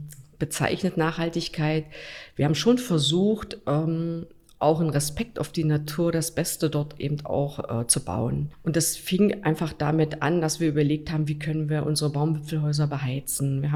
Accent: Ilsenburg, Saxony-Anhalt, Germany; Das war natürlich in Ilsenburg, meine Heimatstadt, die ich liebe

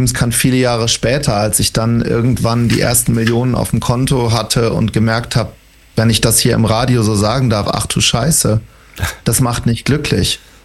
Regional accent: Wuppertal, North Rhine-Westphalia, Germany; habe irgendwann gedacht, ich muss raus aus Wuppertal. Ich komme mitten aus NRW und irgendwie habe ich nirgendwo dazugehört

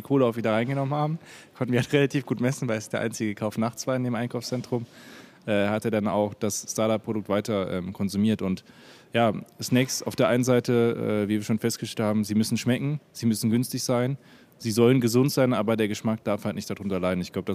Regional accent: Berlin, Germany; da beneide ich Hamburg auch ein bisschen drum als Berliner.

